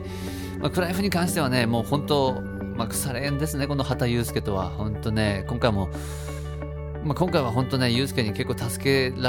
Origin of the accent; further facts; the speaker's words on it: Hokkaido, Japan; 地元っていうのも僕もね地元北海道っていうのもありましたし、